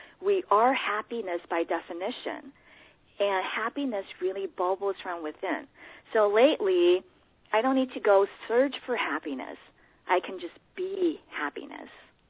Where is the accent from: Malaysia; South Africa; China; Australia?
China; now in United States; I started as an artist growing up in China, and moving to the U.S., I realized